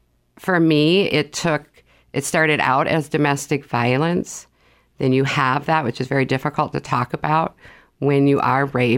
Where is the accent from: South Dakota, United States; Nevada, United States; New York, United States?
South Dakota, United States; Sioux Falls; So I'm from Sioux Falls. I was raised here. I went to a local Catholic high school, graduated.